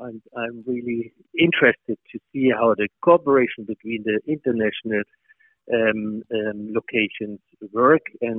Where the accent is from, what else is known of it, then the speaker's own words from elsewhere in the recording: Saxony, Germany; English is a second language; Well, I come from Saxony, which is in the southeast of Germany, close to the Polish and Czech border.